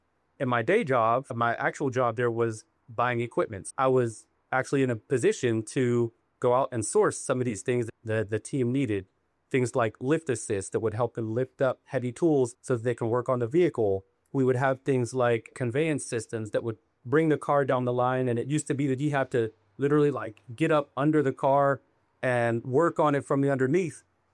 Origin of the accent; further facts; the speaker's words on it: Pittsburgh, Pennsylvania, United States; moved away as an adult; now in Northern California, United States; the community that I came from growing up in Pittsburgh. When I moved to Northern California in early 20-teens, I took a job working for Tesla.